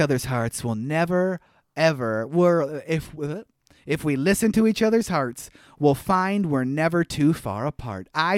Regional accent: Minnesota, United States; accent: Minnesota; I try to hide my Minnesota accent, but man, it really came out.

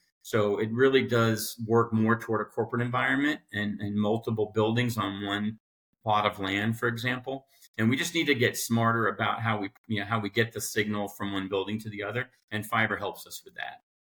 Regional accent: Florida, United States; growing up in South Florida

